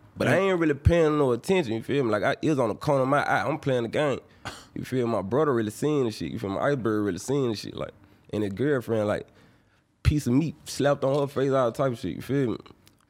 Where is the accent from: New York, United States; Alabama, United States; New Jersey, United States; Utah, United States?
Alabama, United States; Mobile; I'm from Mobile, Alabama. You feel me? So, and then, like, ain't nobody moved to California but my mama.